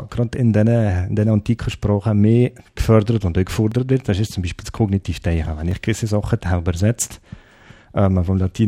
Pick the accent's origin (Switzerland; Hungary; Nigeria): Switzerland; da kommt man sich als Schweizer ein bisschen blöd vor